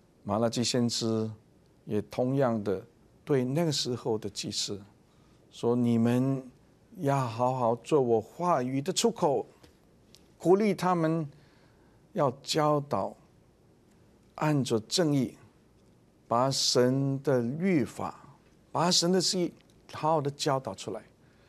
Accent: China; 其实圣经里面用我们中国人可以想象可以明白的文化

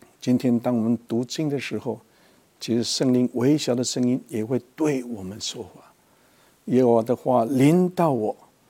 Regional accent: China; 我们中国人就比较容易明白

